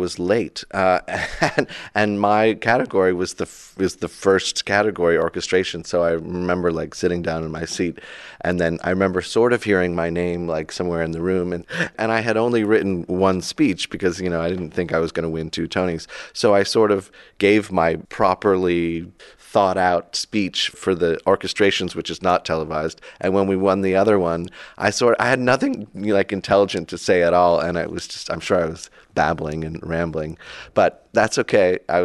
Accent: Hilton Head, South Carolina, United States; I grew up in Hilton Head, South Carolina. So there were places kind of north of me that were had an interesting set of Southern and colorful characters.

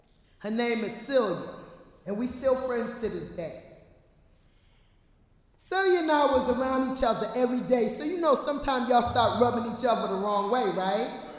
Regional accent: Bronx, New York, United States; Growing up in the Bronx tenement, I was number 10 of 11 children.

